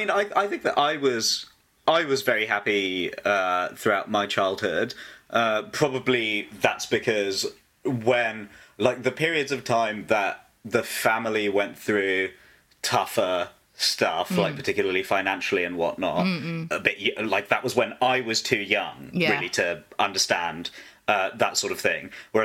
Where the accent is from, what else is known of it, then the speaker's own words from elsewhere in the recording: Wembley, London, United Kingdom; I grew up in Wembley, so suburb of northwest London, which sort of generally characterised by monotonous suburban boredom and occasional pointless violence.